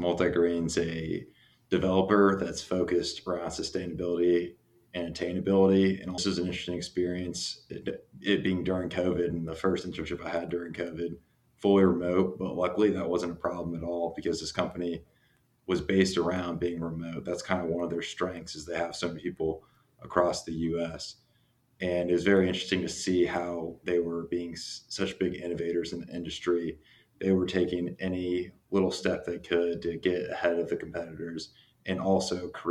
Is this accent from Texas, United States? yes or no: yes; Dallas, Texas, United States; I grew up in Dallas, Texas, just a little not far, farther north from where I am right now in Austin.